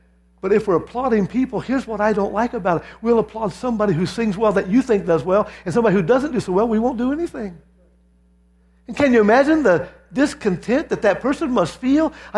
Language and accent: English; Lima, Ohio, United States; Now, you know, I'm not from the South. That may surprise some of you. I'm from Lima, Ohio.